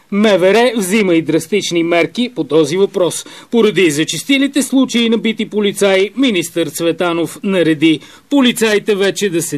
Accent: Plovdiv, Plovdiv Province, Bulgaria; бях забравил, че съм от Пловдив

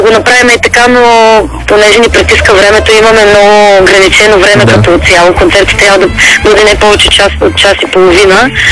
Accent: Dobrich, Dobrich Province, Bulgaria; moved away; първият концерт беше в моя роден град и аз за първи път представих албума Следваща стъпка в Добрич. И разбира се, там като аз се чувствам като част от този град, така или иначе, въпреки че отдавна вече не живея там.

